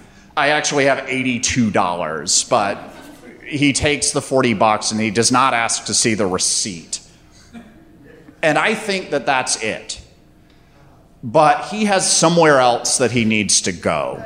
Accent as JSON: {"language": "English", "region": "North Carolina", "country": "United States", "tie": "born or raised there", "said": "I grew up in North Carolina. I go to school in Athens. I work for a magazine. I have a single mom who lives in Asheville."}